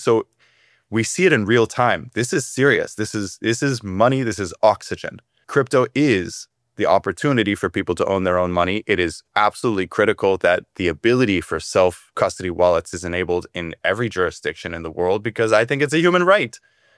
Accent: United States; I'm American, so I get to say that.

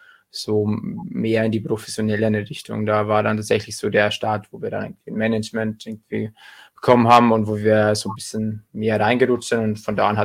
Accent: Bavaria, Germany; wir sind ja aufgewachsen und gebürtige Niederbayern.

